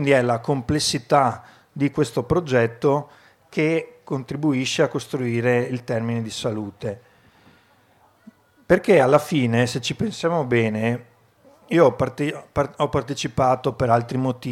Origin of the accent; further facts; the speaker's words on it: Vicenza, Veneto, Italy; parlo solo della provincia da cui vengo, di Vicenza